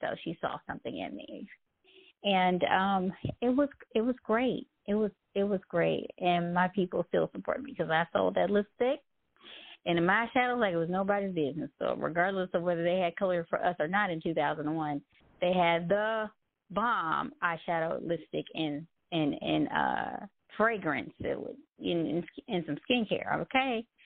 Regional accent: the South, United States; I was coming from the South, so that's a whole nother story.

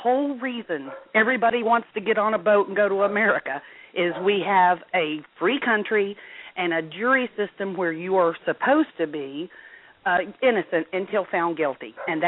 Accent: Texas, United States; I'm from Texas, and I have followed this case from day one.

